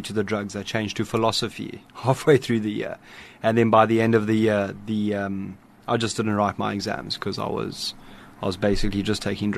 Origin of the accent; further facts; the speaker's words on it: KwaZulu-Natal, South Africa; also born or lived in Johannesburg; I am local, Mike. I was born in Johannesburg. I spent most of my youth in KwaZulu-Natal at boarding schools, and I matriculated in KwaZulu-Natal in 2003.